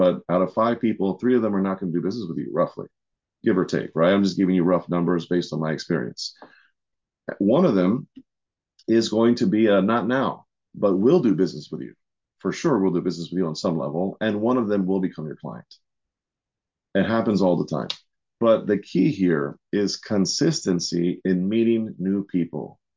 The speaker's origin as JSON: {"language": "English", "region": "Maryland", "country": "United States", "said": "I'm from Maryland, DC area."}